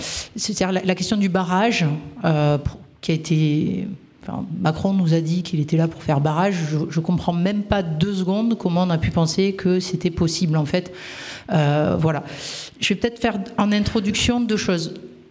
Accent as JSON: {"language": "French", "town": "Agde", "region": "Occitanie", "country": "France", "said": "Moi, je suis d'Agde, donc pas très loin de Béziers."}